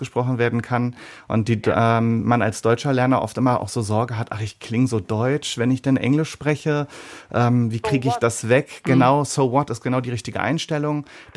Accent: Italy; Ich kenne das als Italiener auch, wenn man dann Hochitalienisch gelernt hat und dann in eine südliche Region geht. Meine Familie kommt aus einem Vorort von Neapel. Da spricht man Neapolitanisch

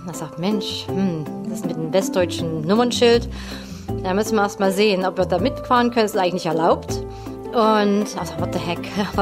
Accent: East Germany, Germany; Das erste Mal überhaupt einem Amerikaner zu begegnen als Ostdeutsche war sowieso schon ein Traum. Das hat mich so gefreut, dass ich endlich mal mein Englisch anwenden konnte, obwohl es voller Fehler war

